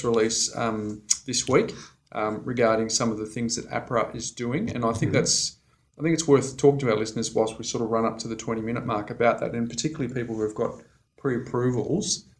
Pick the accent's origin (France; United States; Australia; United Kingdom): Australia; Perth, Western Australia; well, I grew up in Perth. So back in 87, when the America's Cup came to Fremantle, right, there was all sorts of infrastructure being built there.